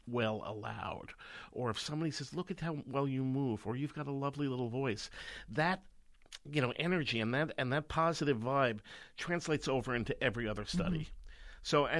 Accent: New Jersey, United States; I grew up in New Jersey, so I got to go to Broadway all the time.

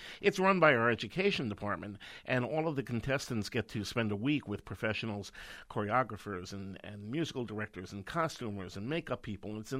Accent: New Jersey, United States; I grew up in New Jersey, so I got to go to Broadway all the time.

